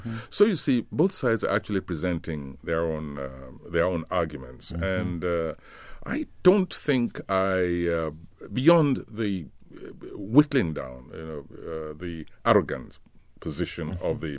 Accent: Nigeria; not far from my hometown, in fact.

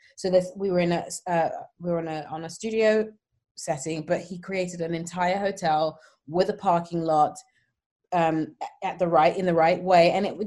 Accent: United Kingdom; it's a great honor to be included in that as a British woman

